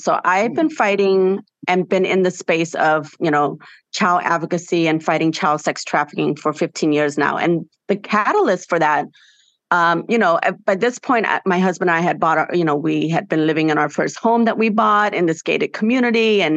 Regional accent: Los Angeles, California, United States; I grew up in South LA in the housing projects. We weren't the successful immigrant story that you hear about.

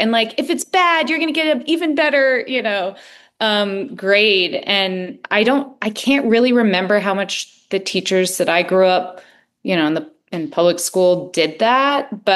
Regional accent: Connecticut, United States; so I grew up like in Connecticut, right near New York City.

